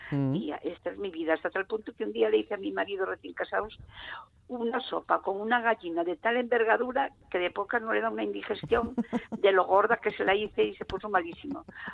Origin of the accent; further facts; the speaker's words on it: Cervera del Río Alhama, La Rioja, Spain; la primera vez que vi un cocinero con gorro blanco, con gorro alto, fue en mi pueblo Cervera del Río Lama